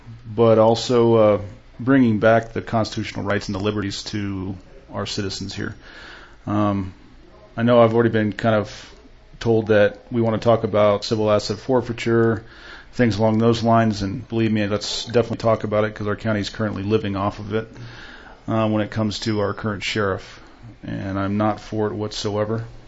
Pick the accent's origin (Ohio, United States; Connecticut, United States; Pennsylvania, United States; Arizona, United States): Arizona, United States; I'm from Arizona. I have a family.